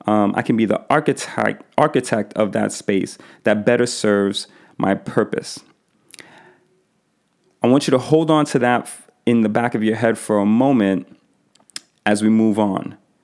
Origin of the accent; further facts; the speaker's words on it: Bronx, New York, United States; So growing up in the Bronx, you know, I always heard the phrase